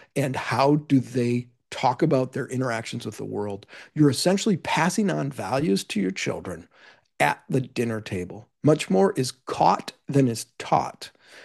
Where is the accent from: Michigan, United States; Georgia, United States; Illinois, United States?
Michigan, United States; great automobile manufacturers in my home state of Michigan.